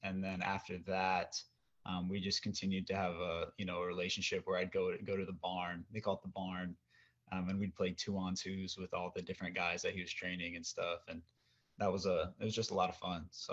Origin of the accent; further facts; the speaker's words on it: Oregon, United States; So he grew up in Oregon, and I'm from Oregon.